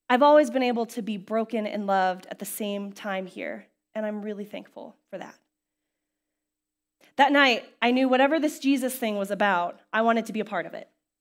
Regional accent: Fort Collins, Colorado, United States; Growing up in Fort Collins, we moved around a lot, so I don't have one place that is my childhood home.

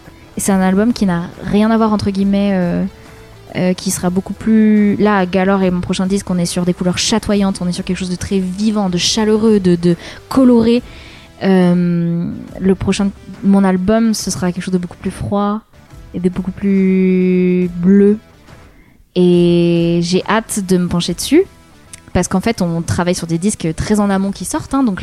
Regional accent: Auvergne-Rhône-Alpes, France; also born or lived in Lyon; quand on vient de l'Ardèche profonde, trouver des gens pour monter un groupe, c'était très compliqué.

